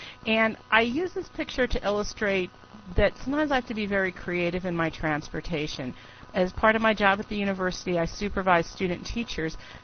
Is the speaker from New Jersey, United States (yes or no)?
yes; New Jersey, United States; born there; I was born in New Jersey, so if we have any affiliates from the Monmouth County, New Jersey area, maybe you even remember Howe Auto Driving School.